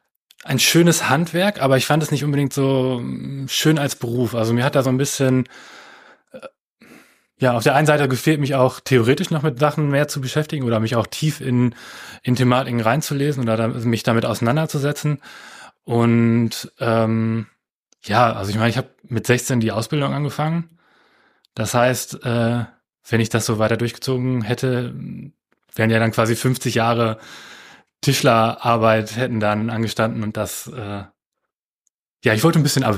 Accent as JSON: {"language": "German", "town": "Paderborn", "region": "North Rhine-Westphalia", "country": "Germany", "said": "Ich komme aus Paderborn, deswegen war es so ein bisschen, ich hatte auch Lust irgendwie, ja, wieder so ein bisschen in die Heimat zurückzugehen."}